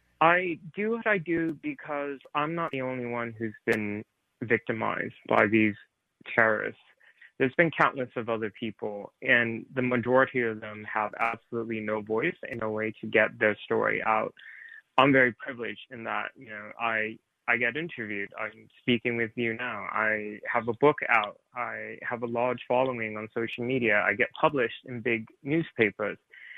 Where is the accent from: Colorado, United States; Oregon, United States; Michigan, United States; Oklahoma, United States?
Oregon, United States; Portland; moved away as an adult; I've had to, at least for the moment, leave my hometown in Portland.